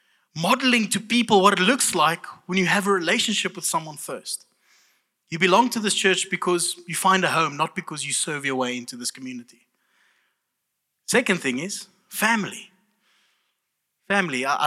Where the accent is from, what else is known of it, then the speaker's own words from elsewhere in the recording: Kroonstad, Free State, South Africa; Now you know I'm from Kroonstad. That's a bit awkward now.